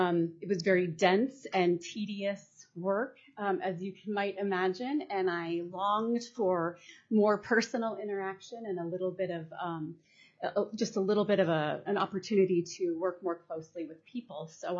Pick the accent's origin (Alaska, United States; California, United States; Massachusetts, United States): Alaska, United States; Skagway; now in Wasilla, United States; I grew up in Skagway. My parents were both born there. I'm a lifelong Alaskan. I've lived in Wasilla for about 24 years.